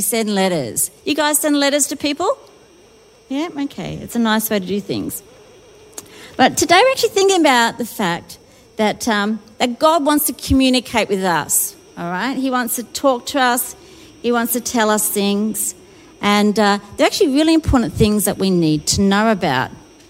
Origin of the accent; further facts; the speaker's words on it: Sydney, New South Wales, Australia; So I'm from Sydney, here in New South Wales